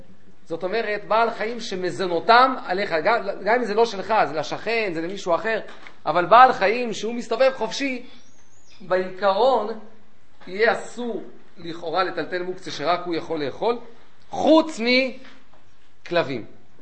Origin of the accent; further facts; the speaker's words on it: Tel Aviv, Tel Aviv District, Israel; אני גדלתי בתל אביב, עיר החתולים